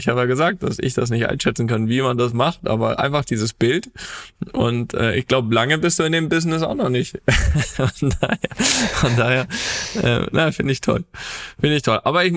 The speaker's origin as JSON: {"language": "German", "town": "Rostock", "region": "Mecklenburg-Vorpommern", "country": "Germany", "tie": "born or raised there", "said": "Dann wirst du dich daran erinnern können, dass wir ja als Kinder in Rostock, hier Stefan Paule Beinlich, Legende, HSV Rostock, wo noch überall?"}